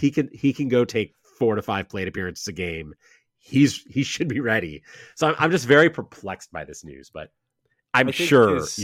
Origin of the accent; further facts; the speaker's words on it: Cleveland, Ohio, United States; I mean, my hometown Guardians placing Miles Straw on waivers